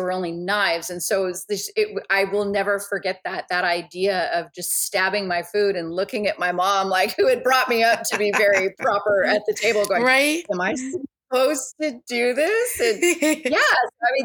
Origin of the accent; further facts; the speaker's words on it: California, United States; We are in California. And so we are Central Coast, California area.